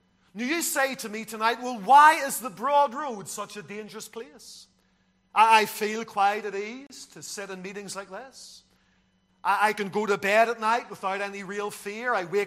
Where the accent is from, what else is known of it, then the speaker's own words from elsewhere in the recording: Lisburn, Northern Ireland, United Kingdom; I grew up in Lisburn, and on Railway Street, as a youngster, there was a Faith Mission bookshop.